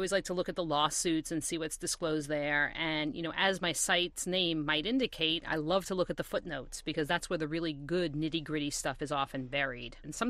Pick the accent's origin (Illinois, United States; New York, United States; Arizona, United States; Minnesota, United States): New York, United States; Brooklyn; I grew up in Brooklyn, and I got on the city bus.